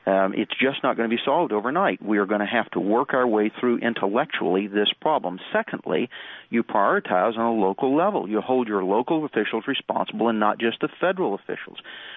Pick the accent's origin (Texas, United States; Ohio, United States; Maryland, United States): Texas, United States; Now, I'm from Texas, and there's an old tradition in Texas that goes back 150 years that if you have a problem, you look first to your local neighbor.